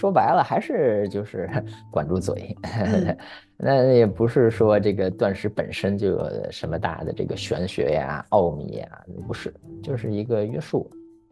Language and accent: Chinese; Tianjin, China; 我是天津人